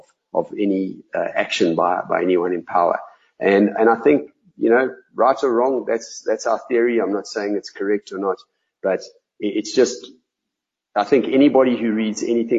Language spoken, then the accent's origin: English; South Africa; We stay because we're South African, for the same reason everybody else stays in this country.